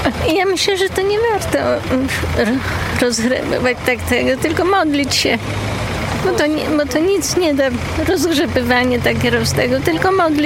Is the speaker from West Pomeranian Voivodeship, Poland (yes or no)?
no; Moszczona Królewska, Podlaskie Voivodeship, Poland; Ja z Moszczony Królewskiej, przy Grabarce.